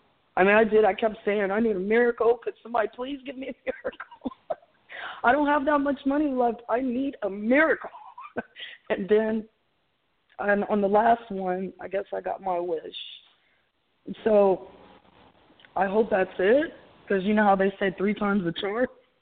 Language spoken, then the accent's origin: English; Ohio, United States; now in Delaware, United States; I want to go home, for one, because I live in Delaware, but I'm from Ohio, so I guess I got lucky on that.